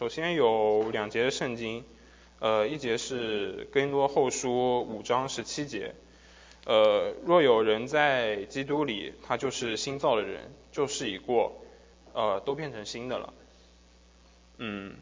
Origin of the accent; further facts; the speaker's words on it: Zhejiang, China; 我是浙江那边的嘛，然后我准确来说我是第四代基督徒。